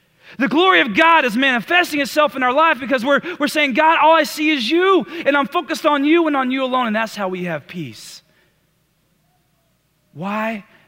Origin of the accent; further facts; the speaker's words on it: Texas, United States; me and my wife, we're from Texas, right?